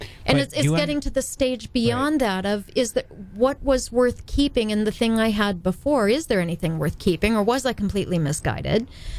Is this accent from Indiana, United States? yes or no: yes; Indiana, United States; born or raised there